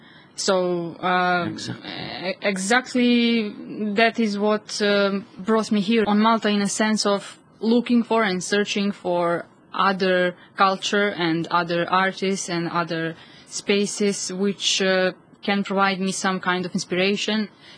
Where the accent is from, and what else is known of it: Belgrade, Serbia